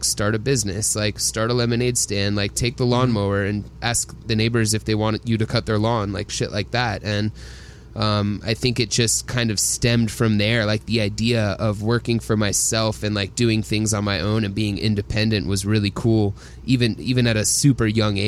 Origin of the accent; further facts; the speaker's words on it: Atlanta, Georgia, United States; And I growing up in Atlanta as well, most of the bands we were surrounded with were very, very like PG, like Christian bands and stuff like that.